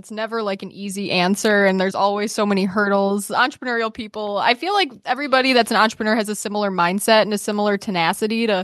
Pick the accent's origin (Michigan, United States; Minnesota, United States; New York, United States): Michigan, United States; White Lake; from White Lake, Michigan, and you're listening to the Quarter Horse Podcast for April 21st.